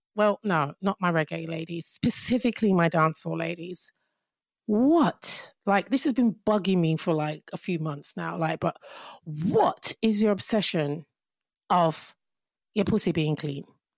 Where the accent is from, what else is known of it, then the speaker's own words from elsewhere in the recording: England, United Kingdom; accent: English; I'm really, really honoured and happy that I can talk with my hardcore English accent right now.